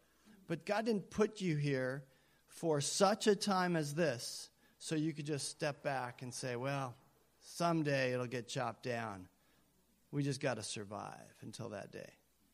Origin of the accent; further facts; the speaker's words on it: Kenya; I grew up in Kenya.